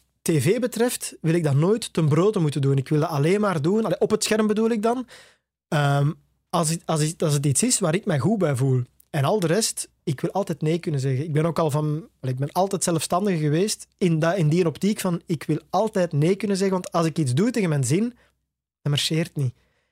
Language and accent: Dutch; Tervuren, Flemish Brabant, Belgium; mijn ouders hadden, als ik klein manneke was, hadden die in Torp Ter Vuren, waar ik opgegroeid ben, een kleine traiteurszaak